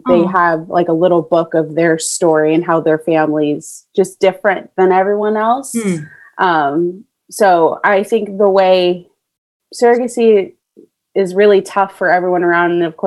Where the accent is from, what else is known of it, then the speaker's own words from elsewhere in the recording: Kansas, United States; now in Orange County, United States; So I'm originally from Kansas. I moved to Orange County like by myself without my family about 4 years ago.